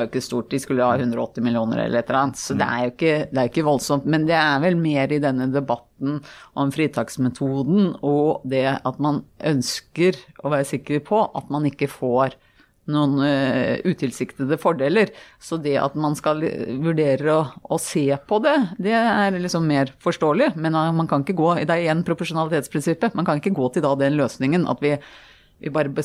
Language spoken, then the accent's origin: Norwegian; Bærum, Akershus, Norway; Min far fransk-marokkansk-jødisk. Min mor veldig reiselysten. Vi vokste opp I Bærum.